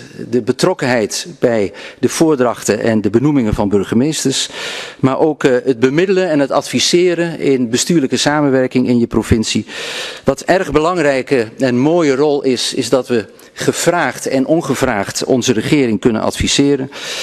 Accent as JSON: {"language": "Dutch", "region": "Overijssel", "country": "Netherlands", "tie": "born or raised there", "said": "We komen beide uit Twente, geboren en getogen."}